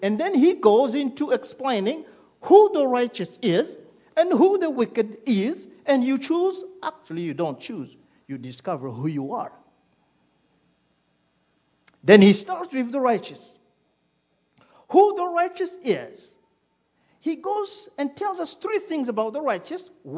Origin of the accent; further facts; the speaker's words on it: DR Congo; first language French; English is a second language; originally I am from Congo. You understand that from my accent. So I speak French, but I love preaching in English too.